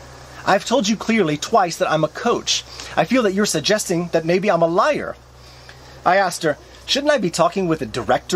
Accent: United States; You see, growing up in American schools, the staff, the crew responsible for cleaning, in my experience, never ever got involved with policing the school.

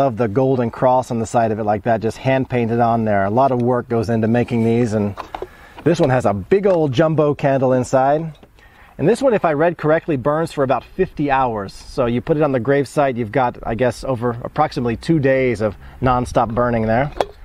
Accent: Houston, Texas, United States; now in Poland; I had some Catholic friends growing up in Houston, and you know, I didn't see anything like this.

